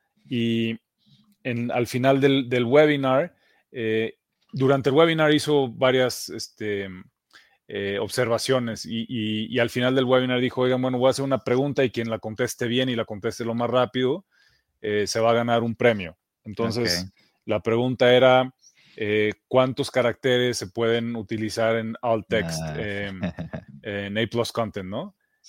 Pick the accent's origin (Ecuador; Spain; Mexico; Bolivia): Mexico; Yo soy de México, importante decirlo.